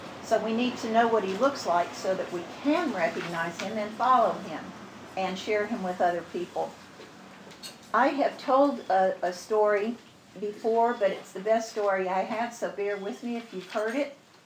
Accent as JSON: {"language": "English", "region": "Texas", "country": "United States", "said": "Now, we're from Texas, so that's pretty fur piece."}